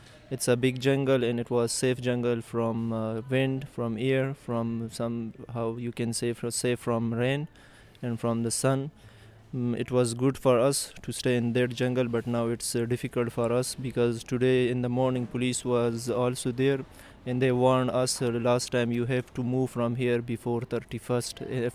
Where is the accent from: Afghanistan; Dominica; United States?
Afghanistan; English is a second language; I am from Afghanistan.